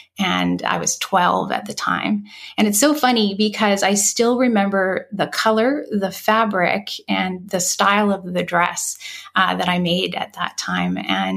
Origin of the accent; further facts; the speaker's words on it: Saskatchewan, Canada; now in Vancouver Island, Canada; So I'm currently living on Vancouver Island, Lake Helen, but I grew up in Saskatchewan.